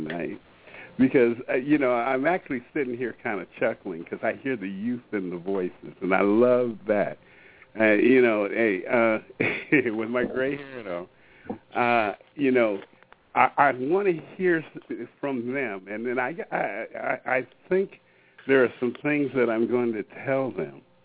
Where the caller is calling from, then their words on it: Washington, United States; I'm calling in from Washington State, up here in the Pacific Northwest.